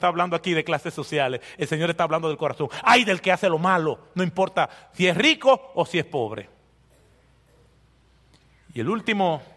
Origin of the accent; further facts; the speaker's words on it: Dominican Republic; para probar la honestidad de nosotros como dominicanos